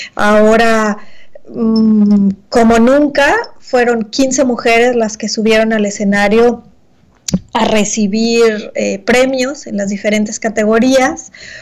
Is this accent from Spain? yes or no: no; Mexico; una mexicana que representa una gran parte de lo que somos los mexicanos, ¿no?